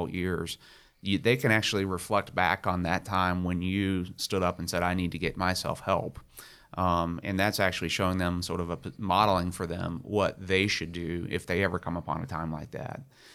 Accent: West Virginia, United States; Yeah, well, I'm from West Virginia. I'm a Mountaineer and I was born and raised there.

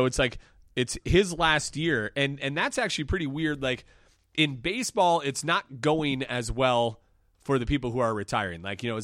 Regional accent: Milwaukee, Wisconsin, United States; Like, I'm a huge Bob Uecker guy because I grew up in Milwaukee

